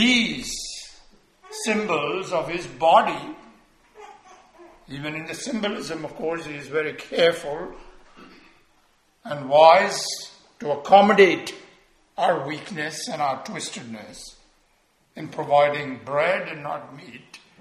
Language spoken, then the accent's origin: English; India; I remember growing up in India, you would come across these laborers.